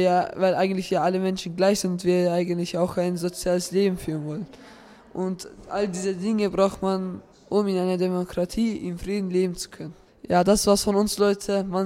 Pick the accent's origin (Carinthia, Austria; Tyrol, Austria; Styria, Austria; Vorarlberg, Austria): Vorarlberg, Austria; Hallo Leute … ich komme aus Vorarlberg